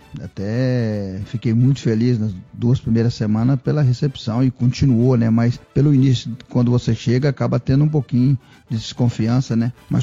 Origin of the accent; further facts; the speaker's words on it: Minas Gerais, Brazil; sou mineiro, com certeza iria torcer